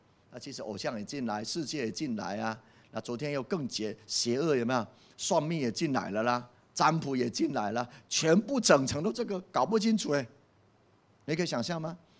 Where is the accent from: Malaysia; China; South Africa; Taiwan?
Taiwan; 因为中共飞弹都要过来500颗，我们是台湾人没当跑啊